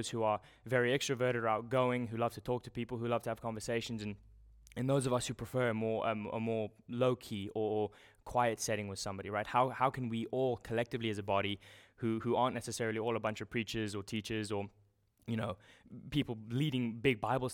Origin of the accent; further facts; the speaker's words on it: South Africa; so growing up in South Africa, we had a few neighbors.